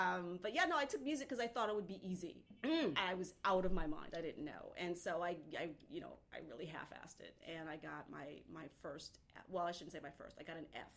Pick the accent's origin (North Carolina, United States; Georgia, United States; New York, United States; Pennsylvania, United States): New York, United States; New York City; Yeah, yeah. Born and raised in Queens.